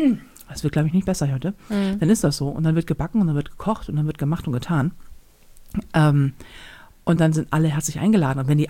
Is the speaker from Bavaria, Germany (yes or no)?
no; Hamburg, Germany